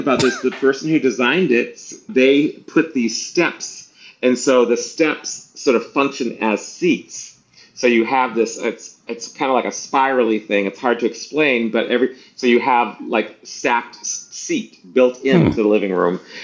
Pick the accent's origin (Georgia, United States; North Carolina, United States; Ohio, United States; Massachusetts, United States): Massachusetts, United States; Boston; So I know you're from New York, so I'm from Boston.